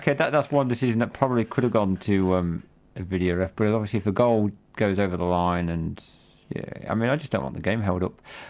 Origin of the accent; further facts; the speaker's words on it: England, United Kingdom; now in Australia; being a little bit Irish, even though I grew up in England